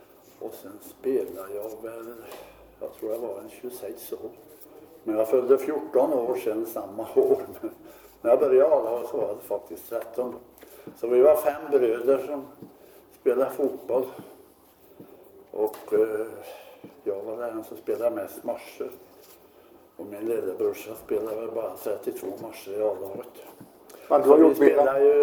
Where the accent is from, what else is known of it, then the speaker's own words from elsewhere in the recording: Örslösa, Västra Götaland County, Sweden; born there; Ja, jag är ju född på Kärnstad i Örslösa, inte Vänern.